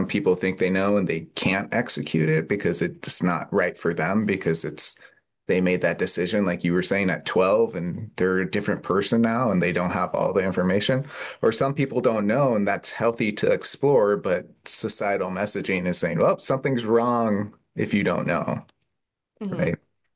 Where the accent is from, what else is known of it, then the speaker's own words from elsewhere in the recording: United States; obviously you're from Scotland, I'm from America, so the cultures are different